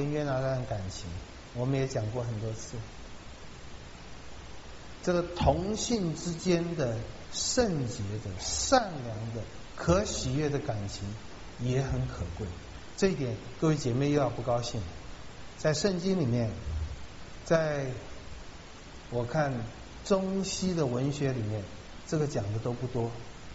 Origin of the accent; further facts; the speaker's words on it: China; 死不分离，这不是我们中国人说的吗？